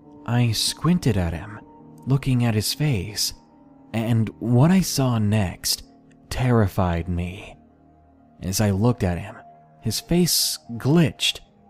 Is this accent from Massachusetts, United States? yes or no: yes; Massachusetts, United States; born or raised there